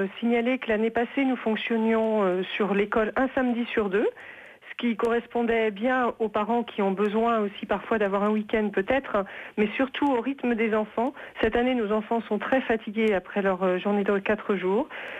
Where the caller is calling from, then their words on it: Angers, Pays de la Loire, France; Je suis près de Angers, oui.